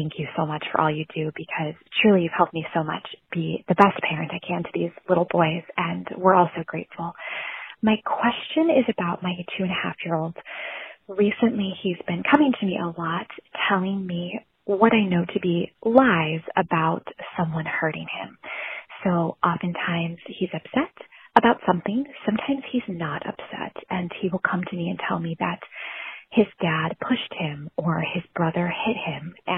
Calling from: Cleveland, Ohio, United States; I'm from Cleveland, Ohio, and I have two boys

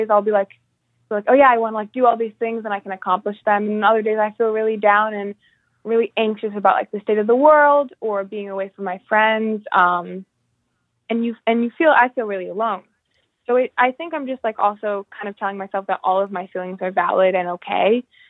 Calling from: Albany, New York, United States; I'm calling in from Albany, New York. And I'm 16

